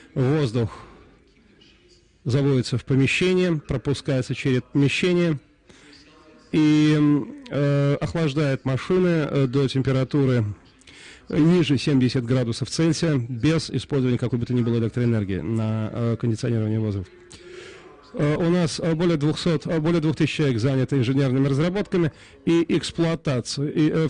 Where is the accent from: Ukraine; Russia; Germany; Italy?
Germany; Я немец, а не голландцы. Но мы все равно любим друг друга.